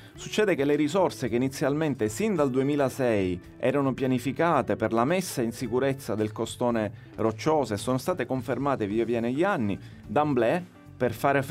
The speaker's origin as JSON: {"language": "Italian", "region": "Sicily", "country": "Italy", "said": "noi come siciliani siamo molto spesso, ci abituiamo troppo"}